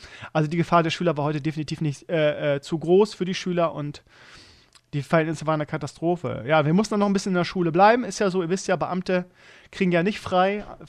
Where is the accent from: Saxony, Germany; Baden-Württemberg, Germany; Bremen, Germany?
Bremen, Germany; ich komme aus Gröpelingen in Bremen, das ist sowieso der Stadtteil mit der höchsten Ausländerrate